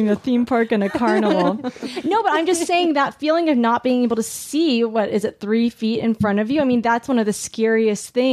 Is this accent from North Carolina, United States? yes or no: no; Long Beach, California, United States; And I'm from Long Beach and we can get, because it's coastal, we can get like really crazy fogs that roll in and they come in super fast.